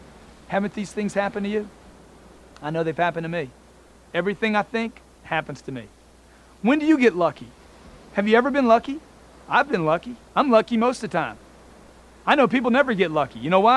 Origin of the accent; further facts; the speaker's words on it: Louisiana, United States; I grew up in Louisiana. I had pine trees in my yard.